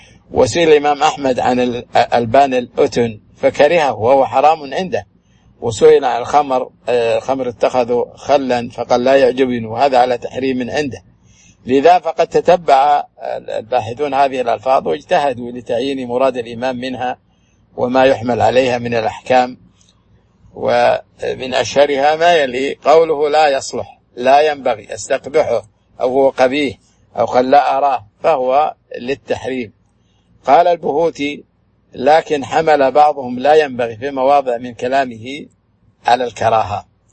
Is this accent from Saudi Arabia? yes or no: yes; Saudi Arabia; والعمل في الفتوى والقضاء في بلادنا السعودية